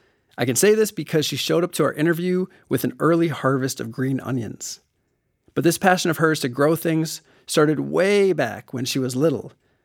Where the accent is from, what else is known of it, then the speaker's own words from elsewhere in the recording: Milwaukee, Wisconsin, United States; Now, I'm from Milwaukee, but my food home spans from my abuelita's tamales to charnina, or Polish blood soup.